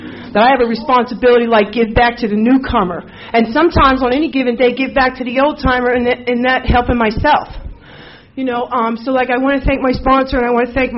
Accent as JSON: {"language": "English", "town": "Allentown", "region": "Pennsylvania", "country": "United States", "said": "My sponsor, I'm from Allentown, Pennsylvania."}